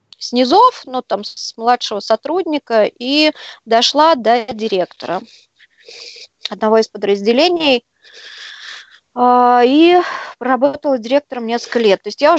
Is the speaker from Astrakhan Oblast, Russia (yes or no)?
yes; Astrakhan, Astrakhan Oblast, Russia; now in Moscow, Russia; И вот так я попала из Астрахани в Москву.